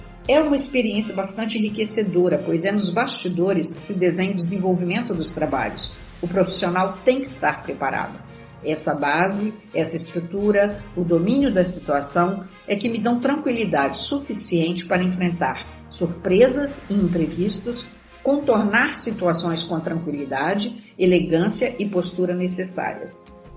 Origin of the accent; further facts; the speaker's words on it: Vitória, Espírito Santo, Brazil; sou de Vitória, Espírito Santo, advogada, cerimonialista, palestrante